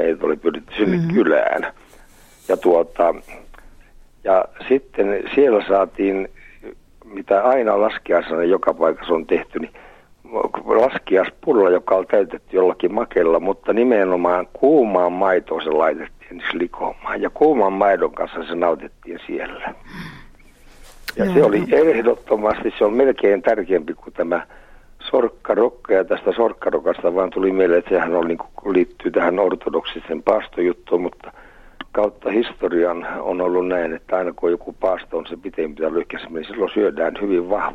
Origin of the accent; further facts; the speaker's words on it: Suojärvi, Republic of Karelia, Russia; minä olin lapsuudessani Suojärvellä silloin, kun vedettiin laskiaista